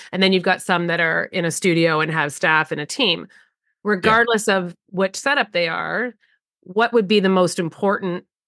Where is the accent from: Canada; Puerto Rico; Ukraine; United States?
Canada; I'm Canadian, so we have chartered accountants here